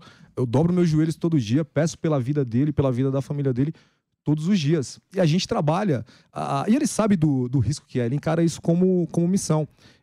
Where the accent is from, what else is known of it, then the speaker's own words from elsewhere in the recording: Serra Talhada, Pernambuco, Brazil; now in São Paulo, Brazil; Eu sou pernambucano, né? Cidade de Serra Talhada, mas vim morar na periferia de São Paulo em 95.